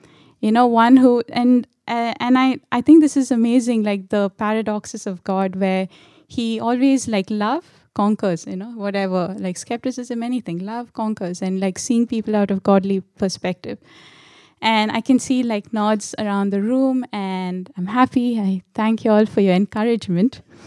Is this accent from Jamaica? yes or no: no; India; But so as you know, I've been born and brought up in India.